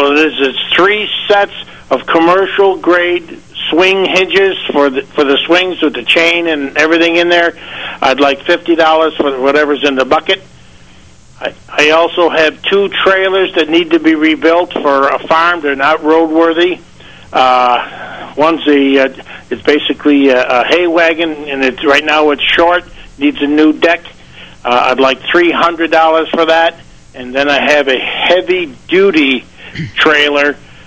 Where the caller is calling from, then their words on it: Warsaw, New York, United States; Calling from Warsaw, New York.